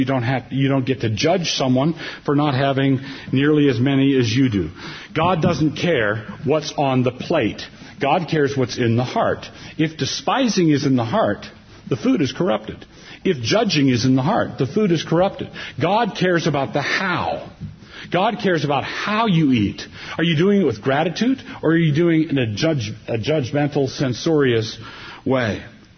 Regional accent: Pacific Northwest, United States; we're from the Pacific Northwest. Our part of the world is rapidly turning into a big bunch of coffee snobs.

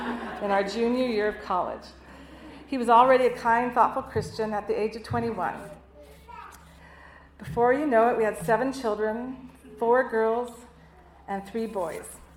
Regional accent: Alberta, Canada; I'm originally from Alberta, Canada. I was raised by very kind, cheerful parents, but they were not Christians. I came to the U of I in 1979 on a track scholarship

